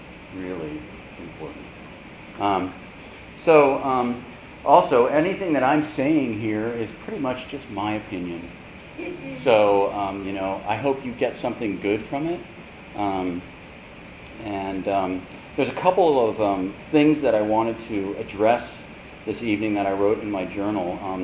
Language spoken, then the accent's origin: English; Washington, District of Columbia, United States; I know that when I go home, which is back east, I grew up in Washington, D.C., mostly.